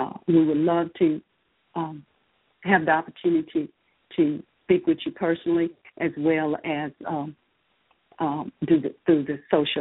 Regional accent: Crawfordville, Mississippi, United States; out from my hometown, which is Crawfordville, Mississippi.

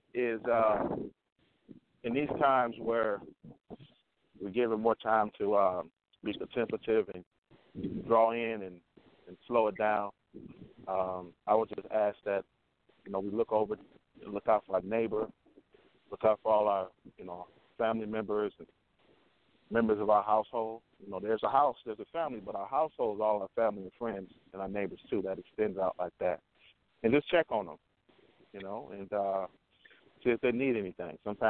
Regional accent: Detroit, Michigan, United States; You know, we come from Detroit, and I know the environment you came up in, your era.

